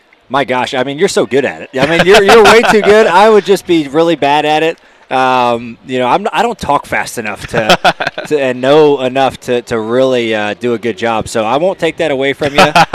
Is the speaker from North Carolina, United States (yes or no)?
no; Ohio, United States; But, you know, I'm from Ohio, so they're the Guardians now.